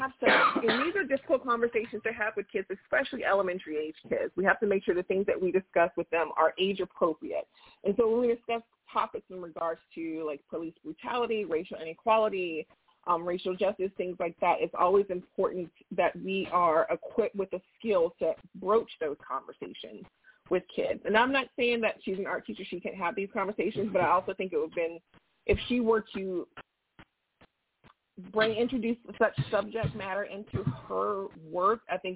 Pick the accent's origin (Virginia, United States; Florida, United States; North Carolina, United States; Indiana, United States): Virginia, United States; Again, I said I'm from Virginia. I live in Virginia